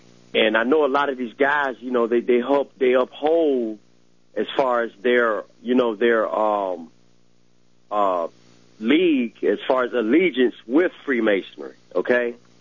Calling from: Georgia, United States; The reason why I bring this out, the town where I live at, I'm calling from Georgia.

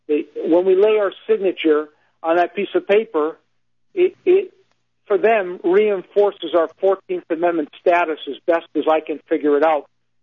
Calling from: Connecticut, United States; and I'm calling from Connecticut, where stability, where stable is defined as being nice and quiet.

